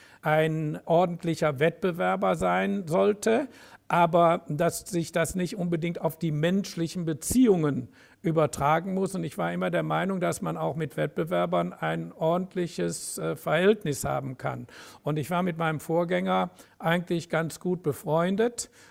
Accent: Cologne, North Rhine-Westphalia, Germany; Wir sind groß geworden in der Bruder-Klaus-Siedlung in Köln-Mühlheim. Die liegt da so zwischen einer Eisenbahnlinie und der Autobahn. In der Nähe vom Autobahnkreuz Leverkusen.

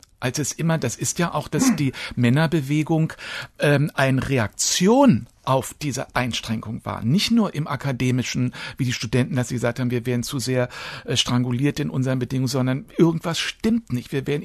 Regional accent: East Germany, Germany; ich als Ossi hat man mir Stricken beigebracht.

